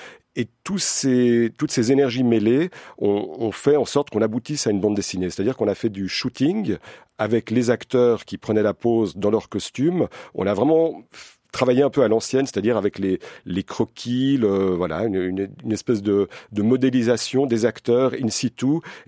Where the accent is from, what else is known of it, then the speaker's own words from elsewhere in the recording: Switzerland; moi, j'ai grandi en Suisse, je suis suisse